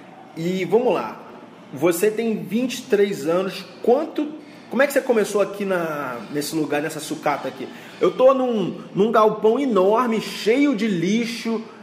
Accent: Rio de Janeiro, Brazil; eu estou no meu bairro natal da Vila da Penha, zona norte do Rio de Janeiro.

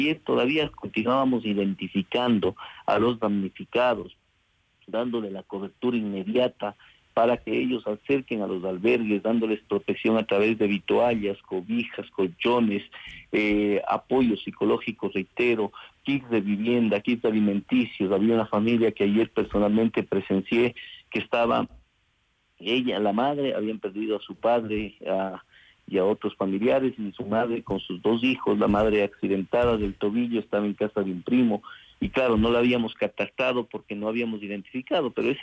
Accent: Ecuador; Esa es una realidad que debemos hoy por hoy unificarnos como ecuatorianos

